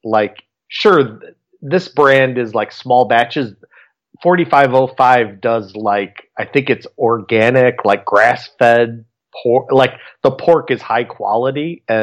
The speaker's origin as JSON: {"language": "English", "town": "Fort Wayne", "region": "Indiana", "country": "United States", "tie": "born or raised there", "said": "See, I grew up in Fort Wayne, Indiana, and Seifert's was a local chip. I think it was even done in Fort Wayne."}